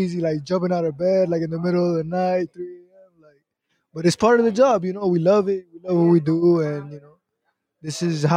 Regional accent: Miami, Florida, United States; my last fight in Miami, I got really emotional because I had all my family. I had it was my hometown

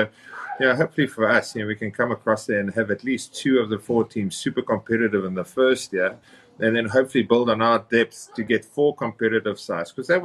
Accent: South Africa; if you think of our Super Rugby careers, us as South African took a while before we started getting success

